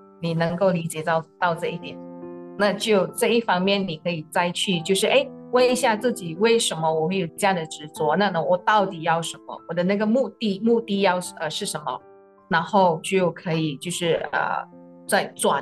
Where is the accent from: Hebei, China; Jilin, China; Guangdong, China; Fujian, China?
Guangdong, China; accent: Cantonese; 我们广东话讲，物系死嘅，人系生嘅。